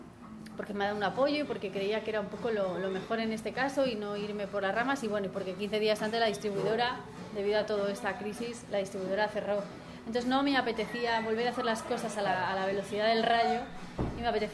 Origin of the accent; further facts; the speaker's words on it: Torrelavega, Cantabria, Spain; en mi pueblo, en Torrelavega, y gané los dos años seguidos.